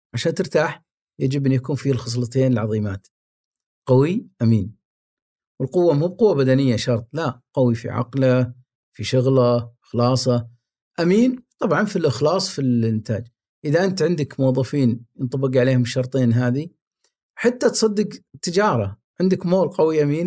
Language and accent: Arabic; Riyadh, Riyadh Province, Saudi Arabia; لكن ترى مو على كل حال ينفع عندنا في الرياض